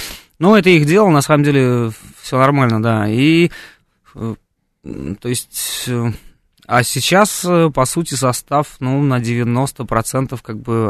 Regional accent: Zhanatas, Jambyl Region, Kazakhstan; А я сам жил вот под Джамбулом, в маленьком городе Жанатас. Такой новый камень переводится на русский язык. Там добывали, фосфор и уран, как потом выяснилось.

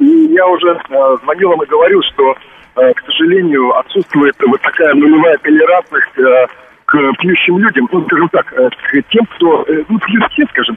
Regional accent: Spain; ну, я из Испании, у нас в отеле случился трагический случай

